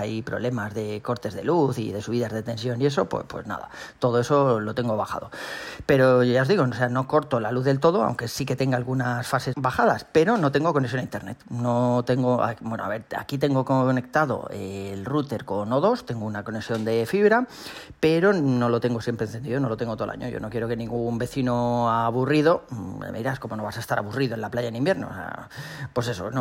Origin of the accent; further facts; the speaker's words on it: Valencian Community, Spain; born there; moved away as an adult; now in Tres Cantos, Spain; creo que os he comentado ya alguna vez que soy valenciano, ¿verdad? O sea, mi mujer y mis hijos también. Nacimos todos allí y nos trasladamos aquí a vivir a Madrid, a Tres Cantos, hace unos 7 u 8 años